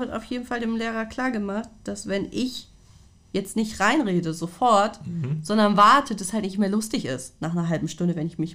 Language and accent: German; Northern Germany, Germany; Ich komme aus Norddeutschland.